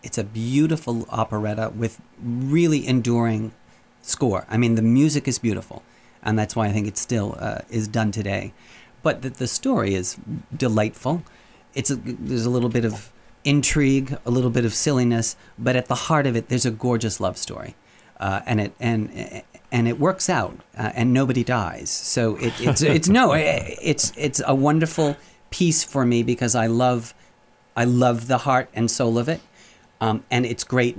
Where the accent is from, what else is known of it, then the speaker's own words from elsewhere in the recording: Massachusetts, United States; I was born and raised on the Cape, yes.